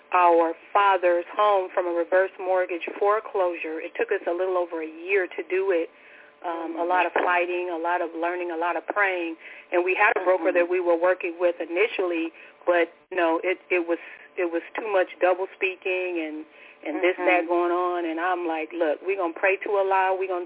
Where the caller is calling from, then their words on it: Brownwood, Texas, United States; in Brownwood.